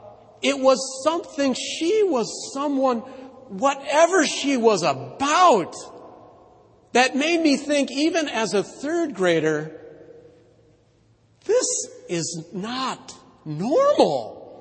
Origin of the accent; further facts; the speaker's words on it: La Crosse, Wisconsin, United States; African-American member of the Franciscan Sisters of Perpetual Adoration based in my hometown in La Crosse.